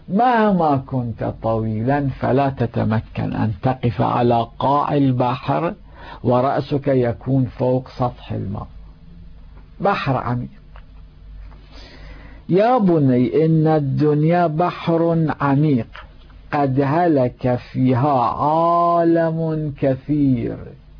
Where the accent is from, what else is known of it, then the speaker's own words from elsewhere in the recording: Karbala, Karbala Governorate, Iraq; وكان عندنا في كربلاء المقدسة إنسان يقال عنه